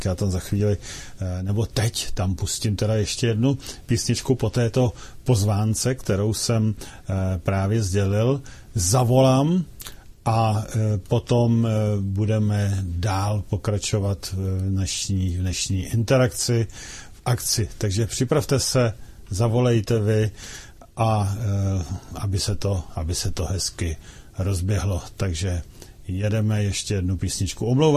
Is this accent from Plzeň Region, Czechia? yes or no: yes; Plzeň, Plzeň Region, Czechia; jsem z Plzně